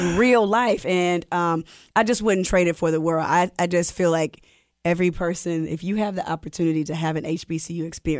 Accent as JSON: {"language": "English", "town": "Atlanta", "region": "Georgia", "country": "United States", "tie": "born or raised there", "said": "because I'm originally from Atlanta. Like, it says that on my birth certificate. People are like, really? You're from here? I was born at Crawford Long, which is now Emory Midtown."}